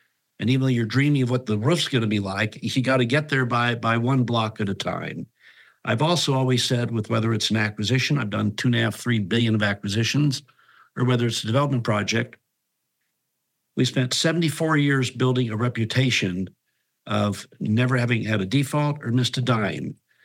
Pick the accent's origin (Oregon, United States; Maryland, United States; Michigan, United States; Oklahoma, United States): Oregon, United States; Portland; years ago growing up in Portland, we worked with First National Bank